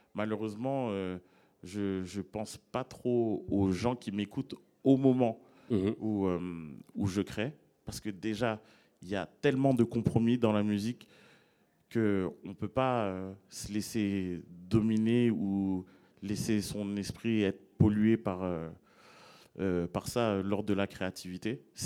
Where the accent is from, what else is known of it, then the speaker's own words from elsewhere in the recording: Boulogne-Billancourt, Île-de-France, France; moi, je suis originaire de Boulogne-Billancourt, qui est une des capitales du rap.